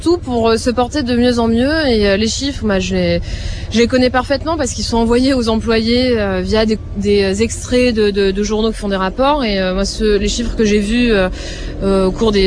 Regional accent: Marseille, Provence-Alpes-Côte d'Azur, France; je remène ma petite liasse de billets chez moi en France, à Marseille.

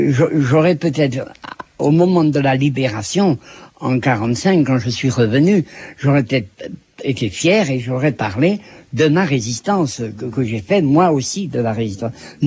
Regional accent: Grand Est, France; en tant qu'Alsacien, il y a peut-être aussi un peu de germanisme là-dedans.

